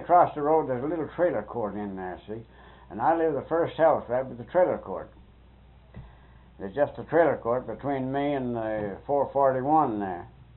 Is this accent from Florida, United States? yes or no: no; Munsville, New York, United States; And where are you from up there? And I said, Munsville.